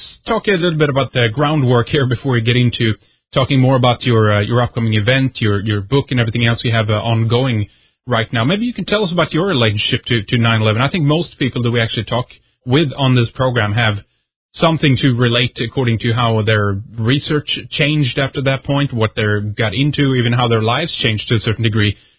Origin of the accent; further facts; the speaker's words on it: Sweden; English is a second language; from Sweden